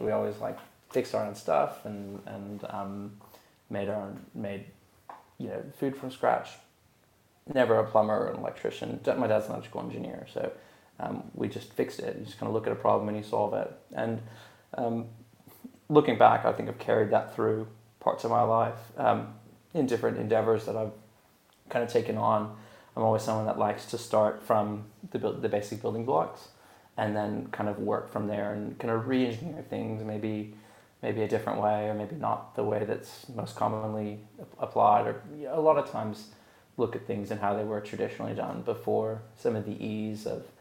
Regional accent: United States; moved away; I'm originally from the States, moved out here in 2009 full time.

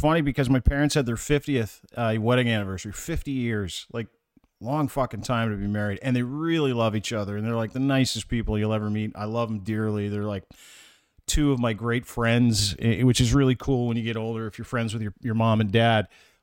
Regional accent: United Kingdom; I'm British, and I can tell you that's not like an analogy.

